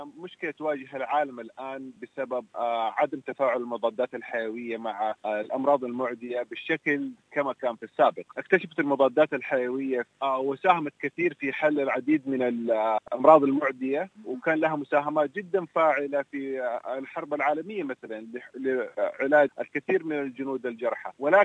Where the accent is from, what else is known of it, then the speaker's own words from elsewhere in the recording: Saudi Arabia; moved away as an adult; now in Australia; أنا درست وترعرعت ونشأت في المملكة العربية السعودية، موطني وبلدي الأول.